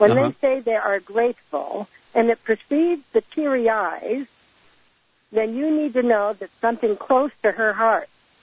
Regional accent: Hawaii, United States; now in Quartzsite, United States; I'm from Maui originally, but I'm here for a couple of months.

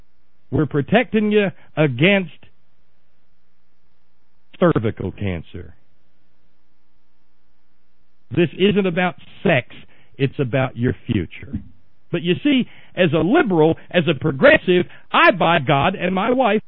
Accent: West Virginia, United States; Conservatives in my home state of West Virginia are allowed to opt out

